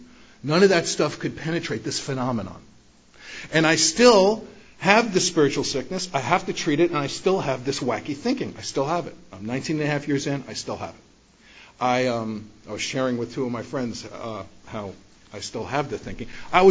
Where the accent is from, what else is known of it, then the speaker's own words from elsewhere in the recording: Bronx, New York, United States; I grew up in the Bronx to a completely insane family.